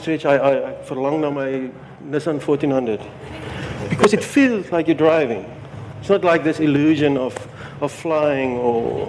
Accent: Daniëlskuil, Northern Cape, South Africa; first language Afrikaans; English is a second language; I grew up in Daniel's Kuil, Northern Cape. And by, I think I was like 12 years old, I only know two English words.

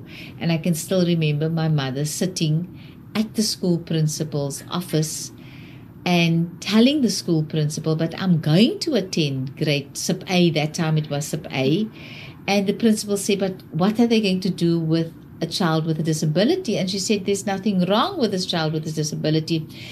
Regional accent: Wellington, Western Cape, South Africa; I grew up in Wellington. And it's a small town, and it's very hot. It gets 45 degrees in Wellington in summer.

